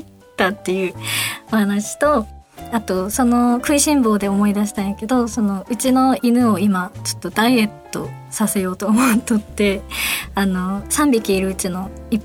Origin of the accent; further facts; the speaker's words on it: Fukuoka, Japan; accent: Fukuoka dialect; このコーナーは私が福岡弁で喋っていくコーナーです。